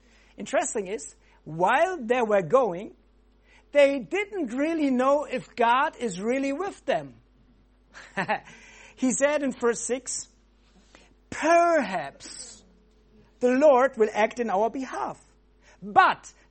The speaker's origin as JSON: {"language": "English", "region": "West Germany", "country": "Germany", "second_language": "English", "lives_now": "Dresden, Germany", "said": "I come from West Germany and I moved to Dresden"}